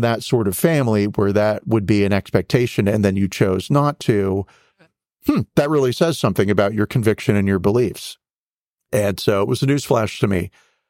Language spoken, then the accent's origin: English; North Carolina, United States; And I'm from North Carolina enough to know that when I see two A's together, it's pronounced double A and not AA.